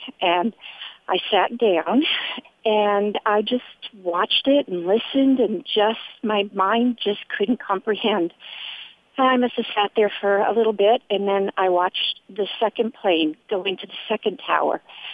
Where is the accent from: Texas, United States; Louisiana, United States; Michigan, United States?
Texas, United States; Nacogdoches; from Nacogdoches, Texas, letting you know what I was doing the day of 9/11.